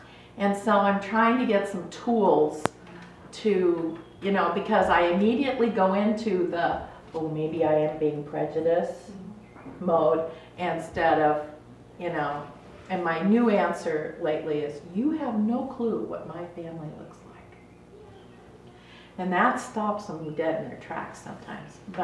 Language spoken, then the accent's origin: English; Tacoma, Washington, United States; I'm from Tacoma.